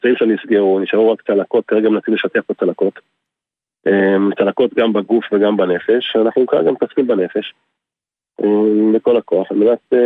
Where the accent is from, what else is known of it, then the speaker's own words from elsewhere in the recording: Be'eri, Southern District, Israel; כן, אני יליד 73, נולדתי בברי, גלתי כל חיי בברי, הוריי בברי.